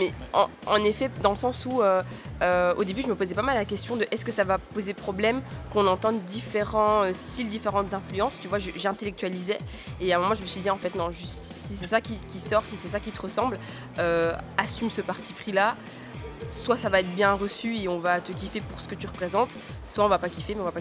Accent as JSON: {"language": "French", "region": "Brussels", "country": "Belgium", "said": "je viens de Molenbeek, de Bruxelles, j'ai écouté de tout. J'ai une mamie qui écoutait de la variété française, mais je suis congolaise"}